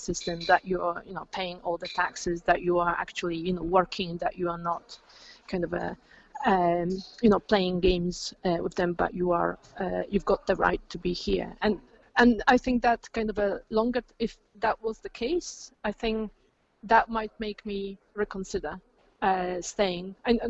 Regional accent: Poland; English is a second language; they hear my accent and they say, "So where are you from?" And there's always this kind of a, like, you know, I say I'm from Poland

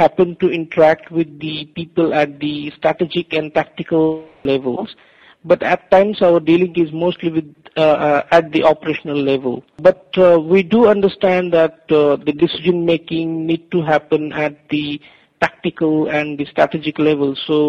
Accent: India; English is a second language; For me, as an Indian, the reasonable working day starts from 9 and ends at 6 o'clock. But again, that concept is no more in India as well, since India is also progressing a lot.

